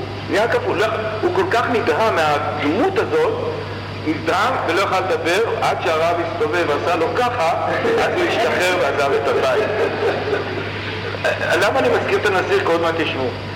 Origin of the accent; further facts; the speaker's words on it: Jerusalem, Jerusalem District, Israel; אני ירושלמי, דור שישי בארץ, לא מתבייש, דור רביעי בירושלים.